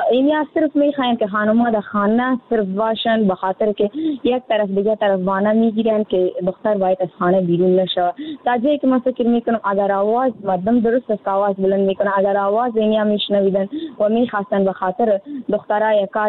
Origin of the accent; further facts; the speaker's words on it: Afghanistan; در جامعه همه ما افغان هستیم